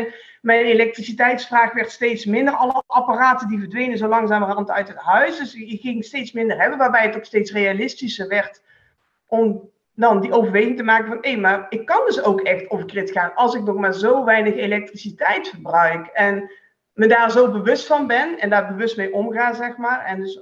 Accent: Netherlands; moved away as an adult; now in Belgium; Ja, kom ik uit Nederland. En daarna zijn we in Vlaanderen gaan wonen.

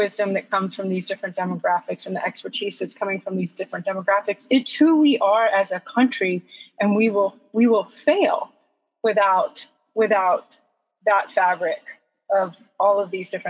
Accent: the South, United States; I stood on the other side of that system as a white woman growing up in the South.

